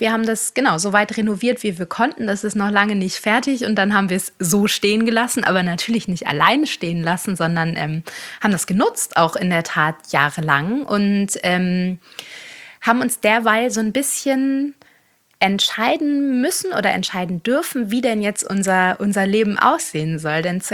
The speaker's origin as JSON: {"language": "German", "region": "Schleswig-Holstein", "country": "Germany", "said": "ich komme ja aus Schleswig-Holstein, wo es wirklich viele Hofläden gibt"}